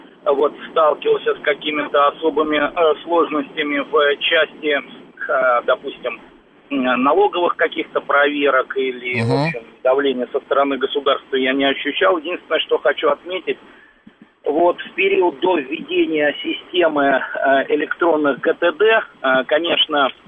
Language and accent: Russian; Moscow, Russia; я из Москвы.